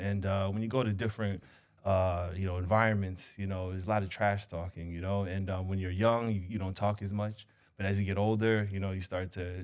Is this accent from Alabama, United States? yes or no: no; New York, United States; I never back down from New York, so I'm very proud about being a New Yorker.